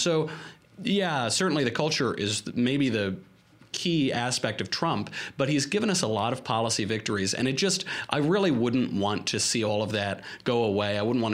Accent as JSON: {"language": "English", "town": "Westchester", "region": "New York", "country": "United States", "said": "I'm from Westchester. Everybody celebrates basically a more Jewish version of Christmas there."}